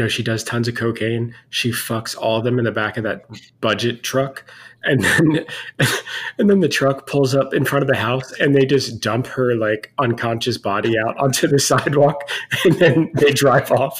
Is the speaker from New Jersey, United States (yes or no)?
yes; New Jersey, United States; No, but I grew up in North Jersey, like maybe 10, 15 miles outside of New York City